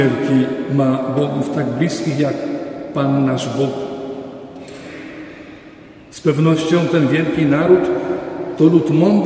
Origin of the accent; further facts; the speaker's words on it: Masovian Voivodeship, Poland; Wszyscy w większości pochodzimy z ziemi sochaczewskiej, ziemi mazowieckiej.